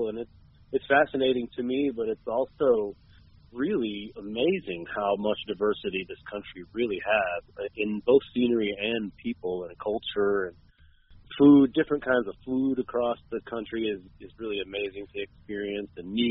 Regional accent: the West, United States; we're both from the West, like I said

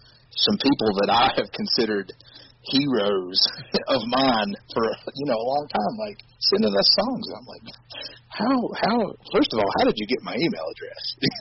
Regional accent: Cherryville, North Carolina, United States; now in Charlotte, United States; growing up around Cherryville, where it's a pretty rural area for the most part

